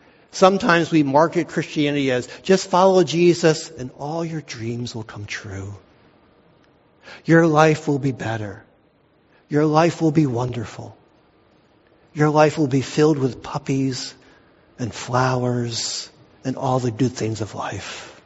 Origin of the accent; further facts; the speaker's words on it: Boston, Massachusetts, United States; I was from Boston, had no idea where we were going.